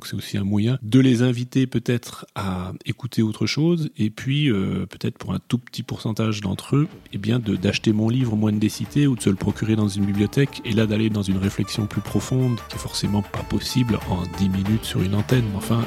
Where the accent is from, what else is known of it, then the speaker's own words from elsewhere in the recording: Neuilly-sur-Seine, Île-de-France, France; born there; D'abord, je suis né à Neuilly-sur-Seine.